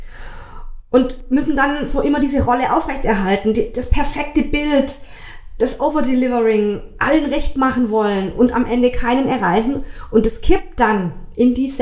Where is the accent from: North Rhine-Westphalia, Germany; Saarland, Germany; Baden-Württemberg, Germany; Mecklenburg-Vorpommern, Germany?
Baden-Württemberg, Germany; ich komme ja hier aus Schwaben, gell?